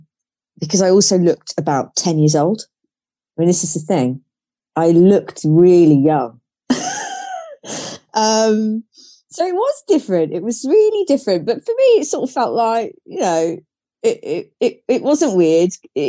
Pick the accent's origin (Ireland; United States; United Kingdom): United Kingdom; South West England; Well, I was brought up in Cornwall.